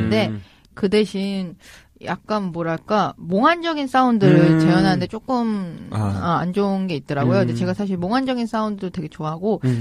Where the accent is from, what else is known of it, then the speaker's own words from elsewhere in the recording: Seoul, South Korea; 원래 서울이에요.